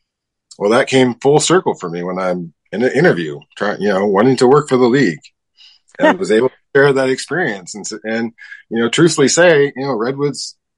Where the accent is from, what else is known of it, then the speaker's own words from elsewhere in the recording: California, United States; also born or lived in Europe; my father was in the Air Force. So we lived in Europe and moved to California when I think I was in first grade.